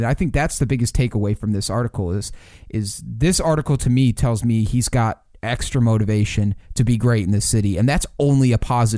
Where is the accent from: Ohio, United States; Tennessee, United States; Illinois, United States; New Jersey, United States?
Illinois, United States; Chicago; as a basketball fan, as a Chicagoan too, kind of melted my heart.